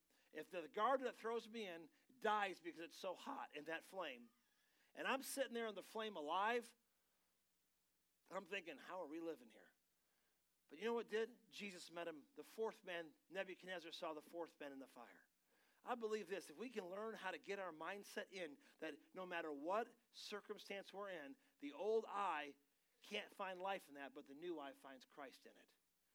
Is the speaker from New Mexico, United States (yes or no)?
no; Michigan, United States; I'm from Michigan, so there's about, a foot of snow on there regularly in the winter.